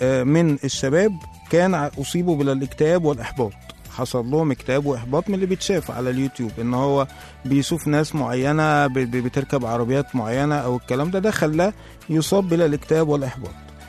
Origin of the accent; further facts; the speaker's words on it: Egypt; ظهر طبعا عندنا في مصر شاب اسمه محمد قمصان.